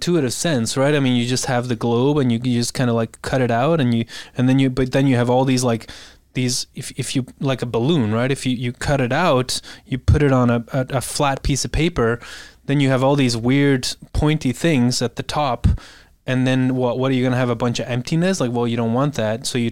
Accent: Bruges, Flanders, Belgium; now in United States; And I grew up in Bruges, which is like one of the best preserved, you know, stone masonry based cities in the world.

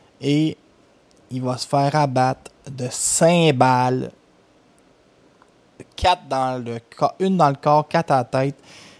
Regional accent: Montreal, Quebec, Canada; parce que moi, je viens de Rosemont.

